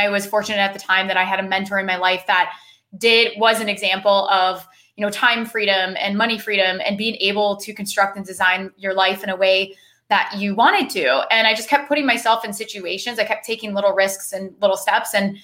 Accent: Iowa, United States; now in Chicago, United States; so I live in Chicago now. I grew up in Iowa.

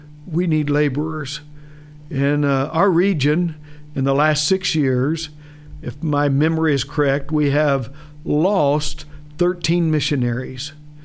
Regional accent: Midwest, United States; Me, I was raised in the Midwest.

